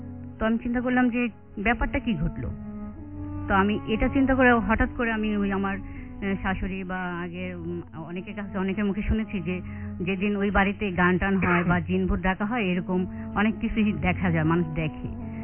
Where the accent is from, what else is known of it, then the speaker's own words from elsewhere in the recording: Dhaka, Dhaka Division, Bangladesh; আমি তো আজিমপুর থেকে এসেছি